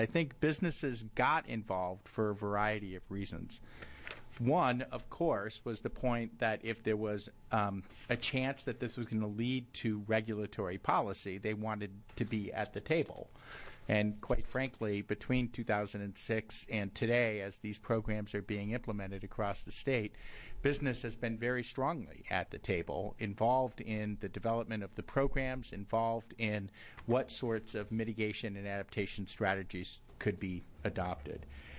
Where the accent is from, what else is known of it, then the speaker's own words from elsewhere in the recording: California, United States; That made me very happy as a Californian.